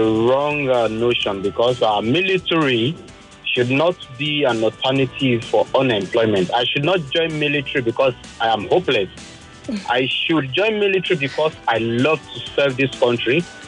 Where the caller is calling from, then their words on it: Shomolu, Lagos, Nigeria; I'm calling from Shomolu Baiga.